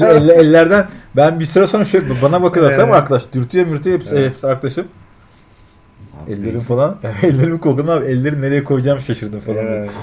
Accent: İzmir, Turkey; Abi dedim ben İzmirliyim, buranın yabancısıyım işte

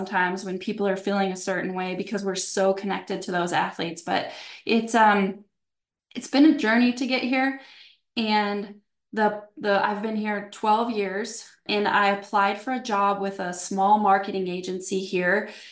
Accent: New Mexico, United States; born there; now in Stephenville, United States; I was born in New Mexico, and Stephenville is known as the cowboy capital of the world.

